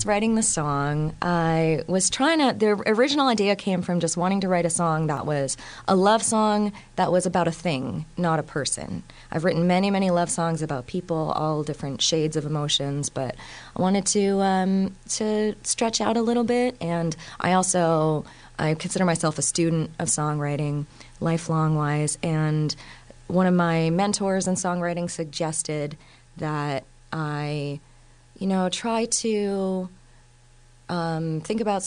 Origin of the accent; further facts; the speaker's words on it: Windsor, Ontario, Canada; moved away; I was born in Windsor, Ontario, Canada. It's the most southern point of Canada, right south of Detroit. So I grew up there, and I moved here originally because I was pursuing a life of music.